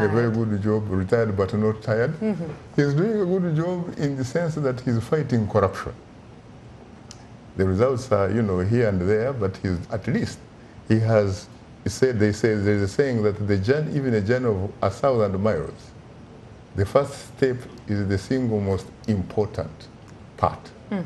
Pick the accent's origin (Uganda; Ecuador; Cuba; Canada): Uganda; I come from Uganda in East Africa.